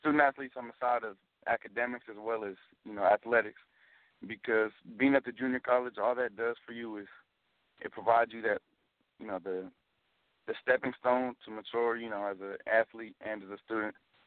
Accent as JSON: {"language": "English", "region": "California", "country": "United States", "said": "All right, so I'm from Marin County, and that is just north of San Francisco."}